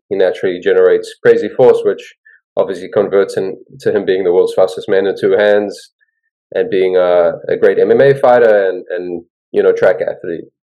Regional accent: New Zealand; moved away; I moved here from New Zealand to do it. That was my fuel and passion, and ended up playing some pro basketball in New Zealand and Australia myself too.

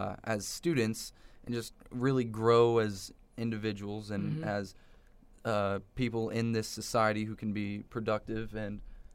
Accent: York, Pennsylvania, United States; Well, I'll tell you what, I am from York, Pennsylvania. It's a solid 4 hours from here

